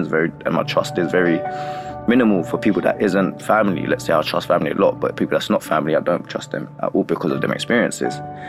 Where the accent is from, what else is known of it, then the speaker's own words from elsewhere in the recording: London, United Kingdom; I grew up in East London, where it's a sneaky place